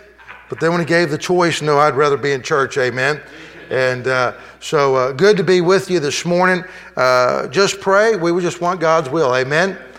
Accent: Florida, United States; My brother and I grew up in Florida, and a lot of alligators there

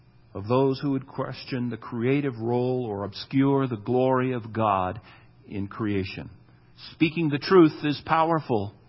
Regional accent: Midwest, United States; Growing up in the Midwest, sometimes some rivers would overflow the banks and we would say the river is swollen.

